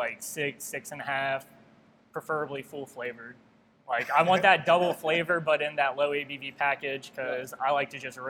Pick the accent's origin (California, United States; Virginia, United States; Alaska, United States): Virginia, United States; So originally I'm from Northern Virginia.